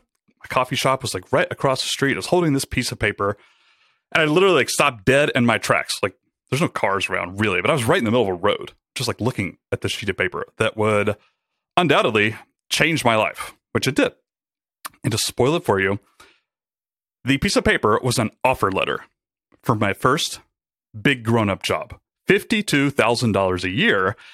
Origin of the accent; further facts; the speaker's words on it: Rome, Georgia, United States; I took a job with a startup back in my hometown, Rome, Georgia. I was living in Atlanta at the time